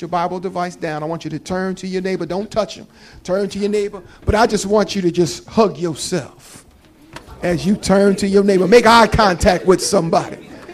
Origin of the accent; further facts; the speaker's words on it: New Jersey, United States; accent: Jersey; See, my Jersey accent comes out every now and then.